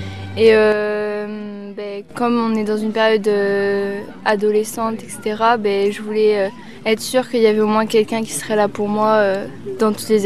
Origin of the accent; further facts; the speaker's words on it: Normandy, France; moved away as an adult; Moi de base je viens de Normandie, je viens pas d'ici. J'ai déménagé l'année dernière